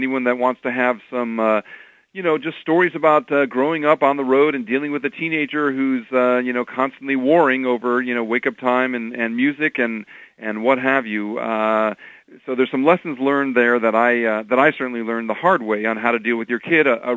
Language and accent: English; Connecticut, United States; I grew up a Yankee fan because I grew up in Connecticut, just an hour from Yankee Stadium